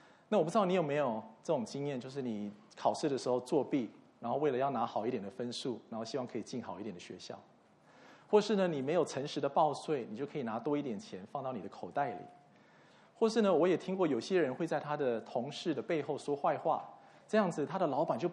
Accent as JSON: {"language": "Chinese", "country": "Taiwan", "tie": "born or raised there", "said": "我在幼稚园的时候，我记得我那时候在台湾"}